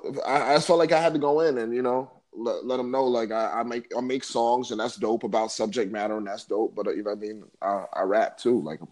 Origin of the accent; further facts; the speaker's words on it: Bronx, New York, United States; typical story growing up in the Bronx is crazy, man.